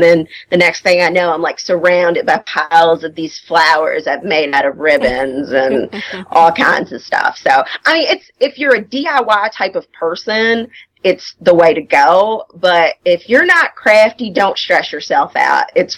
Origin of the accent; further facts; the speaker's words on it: Louisville, Kentucky, United States; I'm born and raised in Louisville. I ventured out to go to college. I went to Western Kentucky University.